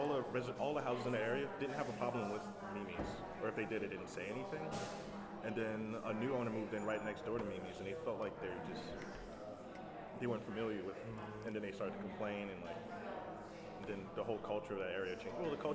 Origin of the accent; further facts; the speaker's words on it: New Orleans, Louisiana, United States; also born or lived in Mississippi; I was born and raised in New Orleans East and spent a good chunk of my life in Mississippi.